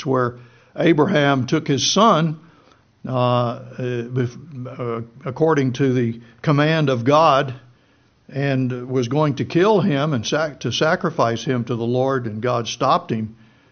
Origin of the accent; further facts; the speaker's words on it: Plainview, Texas, United States; You know, when I was a kid, in the 50s, growing up in Plainview, Texas, you know, I could go anywhere in that town on my bicycle.